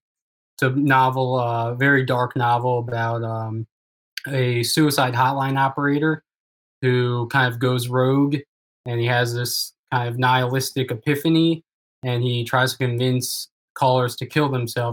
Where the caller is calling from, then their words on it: Massachusetts, United States; I'm up in Berkshire Mountains in Western Massachusetts.